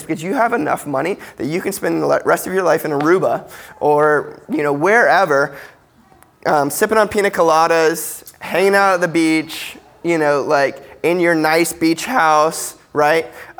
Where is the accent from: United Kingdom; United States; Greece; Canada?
United States; Like, I grew up in America. It's been really basically my entire life, sans like a few months, right?